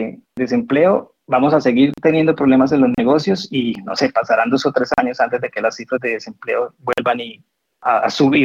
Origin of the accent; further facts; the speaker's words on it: Colombia; en el caso nuestro como colombianos